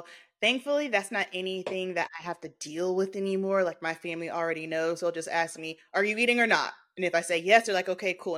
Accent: the South, United States; I grew up in the South.

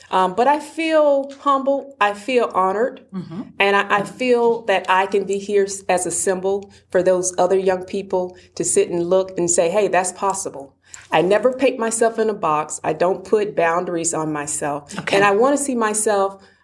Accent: Alabama, United States; I'm from Alabama, but I remember being outside playing in the dirt, and I've always said, I want to be a judge.

